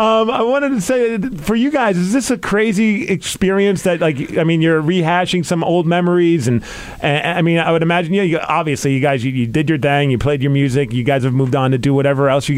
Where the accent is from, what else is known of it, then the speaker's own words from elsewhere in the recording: New York, United States; I grew up in New York, and around high school time is when I first started like hearing about Seattle music